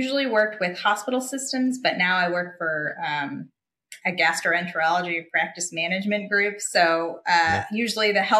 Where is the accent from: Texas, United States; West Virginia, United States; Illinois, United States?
Illinois, United States; Chicago; But I grew up in the Chicago area and we just had our first kid. And so it was nice to come home and be able to keep our jobs and just work remote.